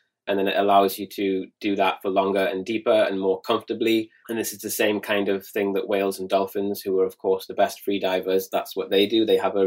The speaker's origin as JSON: {"language": "English", "town": "Gateshead", "region": "North East England", "country": "United Kingdom", "tie": "born or raised there", "moved": "as an adult", "lives_now": "Indonesia", "said": "I was born in Gateshead and I lived there until I was around 27. And then I ended up doing traveling and ending up in Bali."}